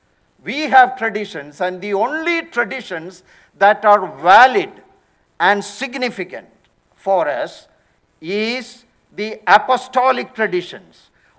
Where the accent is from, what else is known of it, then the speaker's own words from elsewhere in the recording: India; Because we come from India, many of us from Kerala, and we have certain good traditions